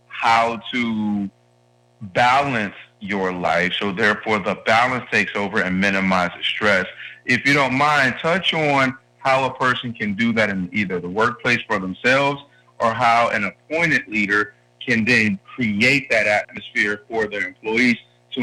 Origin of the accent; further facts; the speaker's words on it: Detroit, Michigan, United States; now in Cincinnati, United States; I'm a transplant to Cincinnati. I'm originally from Detroit.